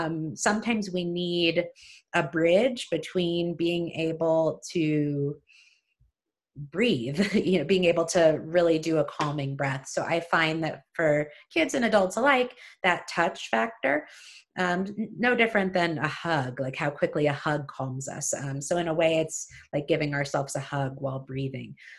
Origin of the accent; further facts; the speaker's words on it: New York City, New York, United States; I'm from New York City too, like Amanda, and I surprised him with pizza all the way from Brooklyn.